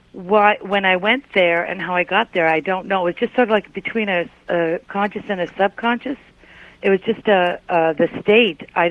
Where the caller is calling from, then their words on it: Canada; Hi, Canada.